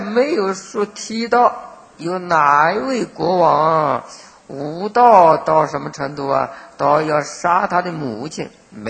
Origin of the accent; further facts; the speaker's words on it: China; 就等于我们中国人讲跟人家辩论